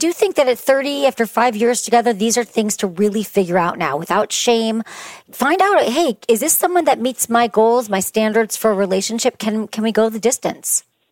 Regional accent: Michigan, United States; I grew up in Michigan as well. I never heard anybody talking about it.

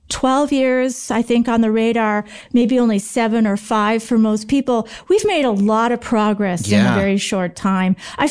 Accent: Green Bay, Wisconsin, United States; I grew up right around Green Bay. So the Green Bay Packers were my team.

